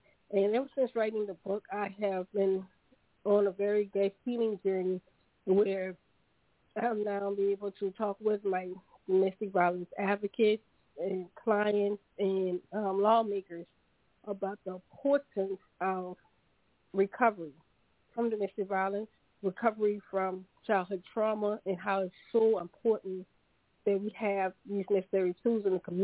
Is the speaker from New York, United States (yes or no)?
no; Charleston, South Carolina, United States; I am from Charleston, South Carolina.